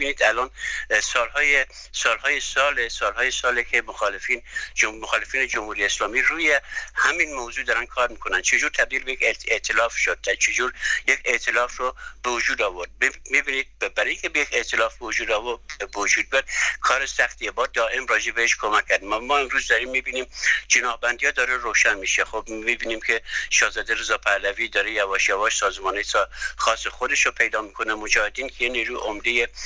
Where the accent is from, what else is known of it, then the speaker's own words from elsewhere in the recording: Iran; وظیفه ما خود ما ایرانیام هست که یک آلترناتیوی به وجود بریم